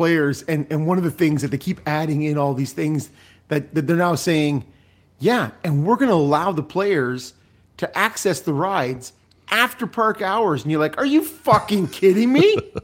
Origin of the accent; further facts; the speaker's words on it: Regina, Saskatchewan, Canada; born there; I was born in Regina.